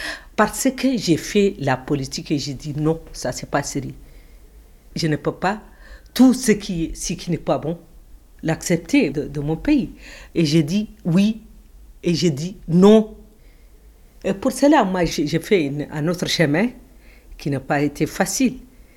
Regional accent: Mauritania; Je suis mauritanienne seulement. Je suis mauritanienne pour les Halpola, pour les Sononki, pour toutes les tribus, pour toute la Mauritanie. Je suis descendue d'une famille griotte

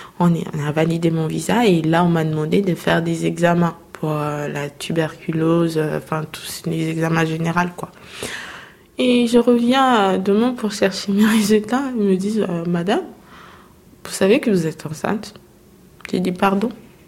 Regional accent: Kinshasa, DR Congo; Du Congo, Kinshasa.

